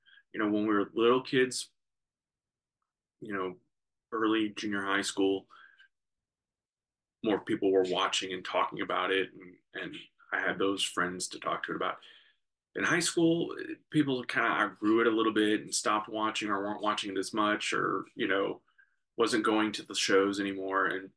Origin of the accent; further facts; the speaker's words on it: St. Louis, Missouri, United States; And fortunately, growing up in St. Louis, there were many options in terms of TV, of watching